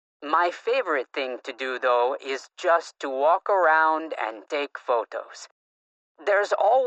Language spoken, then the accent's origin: English; Amsterdam, North Holland, Netherlands; Well, I'm from Amsterdam